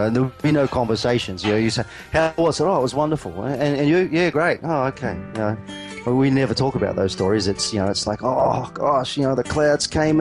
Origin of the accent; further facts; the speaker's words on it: New Zealand; I went home to where I grew up in New Zealand, and the cottage is an 1860s old stone cottage that my great-great-grandfather built.